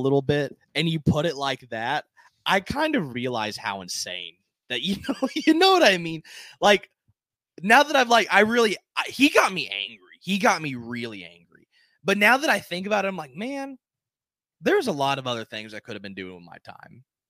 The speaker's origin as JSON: {"language": "English", "town": "Nashville", "region": "Tennessee", "country": "United States", "said": "from Nashville."}